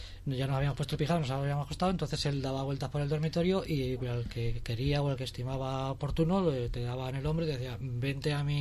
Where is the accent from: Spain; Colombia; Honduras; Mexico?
Spain; Castilla-La Mancha; era de mi pueblo, que somos de un pueblo muy pequeño de Cuenca, de un pueblo de 400 habitantes